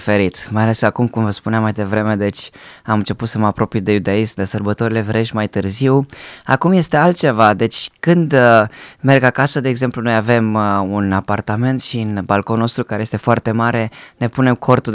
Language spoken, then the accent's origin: Romanian; Bucharest, Romania; Și m-am născut în București, într-o familie săracă, într-o familie mixtă, unul era evreu, unul era creștin. Am crescut acolo împreună cu sinagoga, împreună cu biserica.